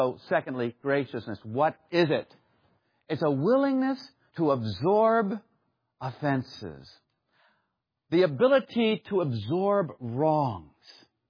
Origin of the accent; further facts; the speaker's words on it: New York, United States; I'm a New Yorker.